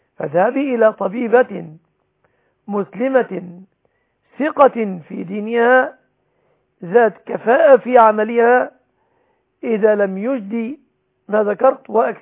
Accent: Egypt; بلادنا مصر

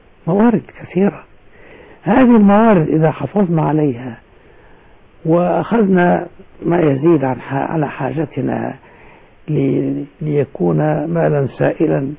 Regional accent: Egypt; كم قصر رئاسي عندنا في مصر؟

